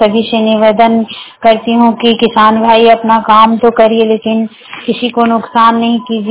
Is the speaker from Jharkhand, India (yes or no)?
yes; Jharkhand, India; कुमारी बड़कागांव प्रखंड की रहने वाली हूँ।